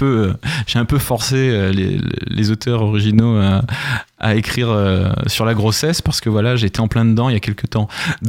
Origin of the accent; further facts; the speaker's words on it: Toulon, Provence-Alpes-Côte d'Azur, France; Enfin, je viens de Toulon, moi.